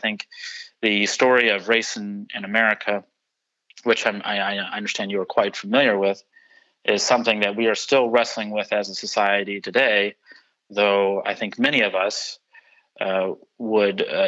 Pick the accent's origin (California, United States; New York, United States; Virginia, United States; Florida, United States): Virginia, United States; Lynchburg; Yes, I'm from Lynchburg, Virginia, which is about an hour south of Charlottesville.